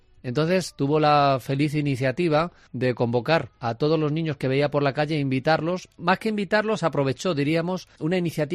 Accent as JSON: {"language": "Spanish", "town": "Herencia", "region": "Castilla-La Mancha", "country": "Spain", "tie": "born or raised there", "said": "he estado en mi pueblo, en Herencia, a los cuales le mando un saludo a todos los herencianos. Y bueno, es siempre una satisfacción volver uno a su pueblo y a sus raíces."}